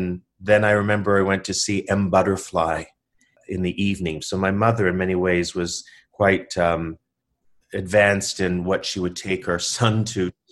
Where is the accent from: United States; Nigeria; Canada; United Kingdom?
Canada; Toronto, Ontario; And, you know, I was a kid from Toronto, so it wasn't like I was in the know of musicals or what was a good musical or a bad musical.